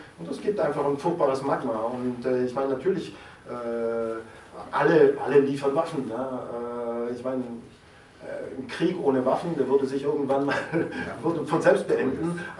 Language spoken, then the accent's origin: German; Germany; aber ich bin Deutscher, das hört man ja, bin so in diesem Nachkriegsdeutschland aufgewachsen